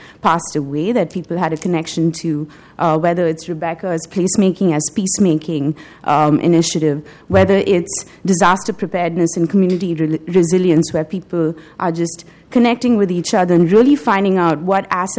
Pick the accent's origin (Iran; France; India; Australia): India; moved away as an adult; now in Portland, United States; I'm from India. And back in India, I was involved with a lot of activism